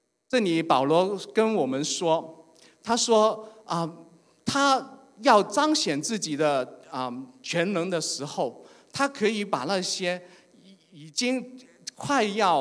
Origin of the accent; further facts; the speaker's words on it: Guangdong, China; 都是一些我们广东省的省委书记的高干子弟啊，海关啊那些。